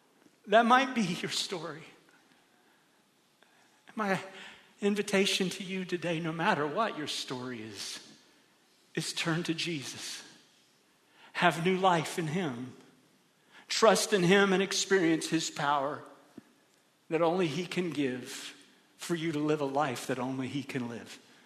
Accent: Ohio, United States; I'm from Ohio, my bad.

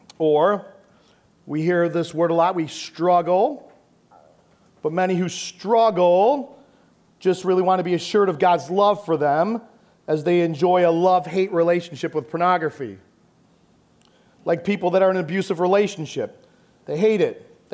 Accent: Chicago, Illinois, United States; I'm from Chicago. I'm not supposed to say that, right?

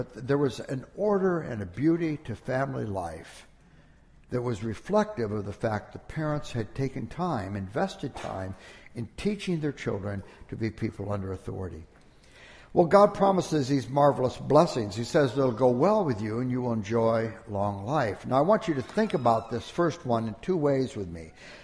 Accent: Toledo, Ohio, United States; When I was a kid, we grew up in Toledo, Ohio, and Toledo's an industrial town. It's a United Auto Workers city and a lot of factories because of the proximity to Detroit.

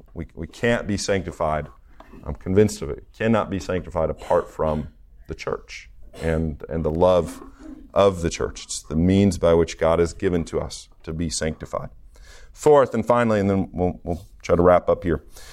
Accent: Iowa, United States; I grew up in Iowa, and so if you're an Iowa kid, you're very familiar with corn because you see it everywhere.

